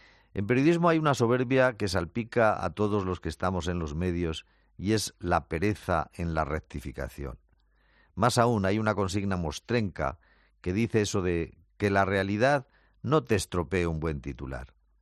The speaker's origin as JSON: {"language": "Spanish", "country": "Spain", "said": "se olvidó que somos el país de Torquemada y que aquí levantas un poco de tierra y sale un inquisidor"}